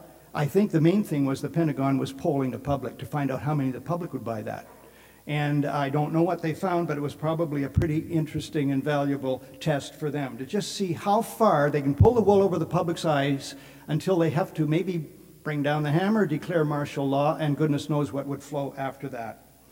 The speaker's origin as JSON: {"language": "English", "country": "Canada", "said": "As a Canadian, I wonder how long you can stand that."}